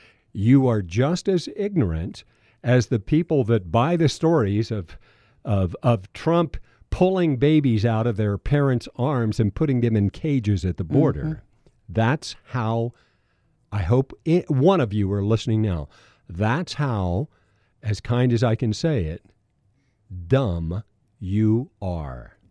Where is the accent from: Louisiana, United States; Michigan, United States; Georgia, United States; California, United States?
California, United States; moved away; I grew up in California, left there many, many, many years ago.